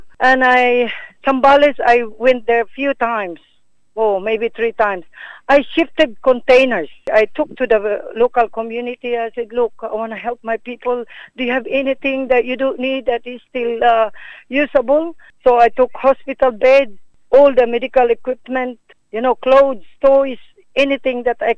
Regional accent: Ormoc, Eastern Visayas, Philippines; I was born and bred in Ormoc City.

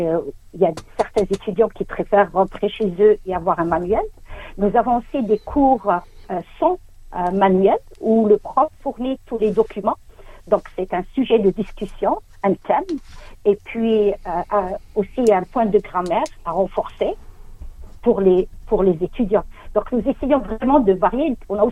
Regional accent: Algeria; Moi-même, je suis algérienne, donc je vais venir avec une tenue traditionnelle. Je suis berbère

